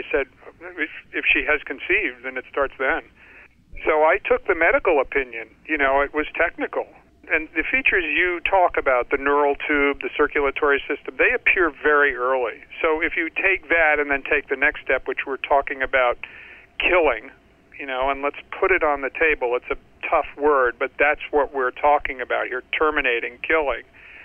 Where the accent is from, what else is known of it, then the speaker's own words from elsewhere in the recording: New York, United States; But as a New Yorker, I will tell you